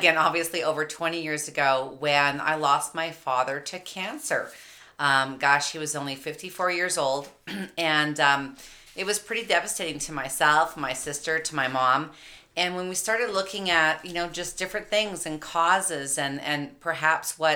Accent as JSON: {"language": "English", "country": "Canada", "said": "I'm from Canada. You might indicate a little accent from me."}